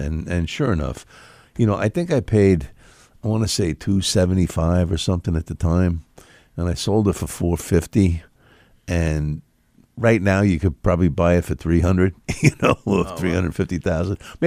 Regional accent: England, United Kingdom; I like fish and chips. I'm English.

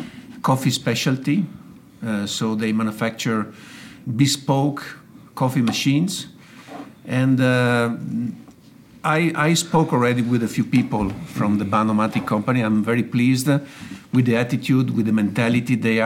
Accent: Venice, Veneto, Italy; So I am from Veneto region, I'm from Venice, but with some sort of international roots, if we can say so. I was studying in Venice.

